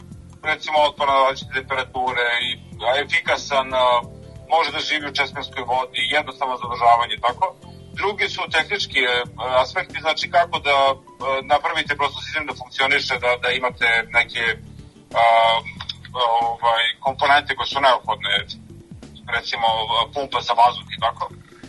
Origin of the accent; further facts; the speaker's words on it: Smederevo, Šumadija and Western Serbia, Serbia; ja sam rodom iz Smedereva i tamo svi misle da je železara glavni uzrok